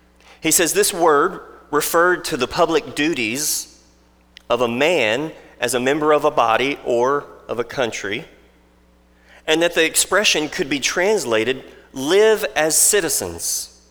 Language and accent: English; United States; We're very proud as Americans, aren't we? I loved having that blue passport living overseas, knowing that I was from